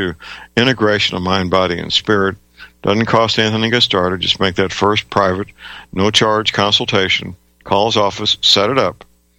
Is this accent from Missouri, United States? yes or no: yes; St. Louis, Missouri, United States; my hometown, St. Louis, Missouri.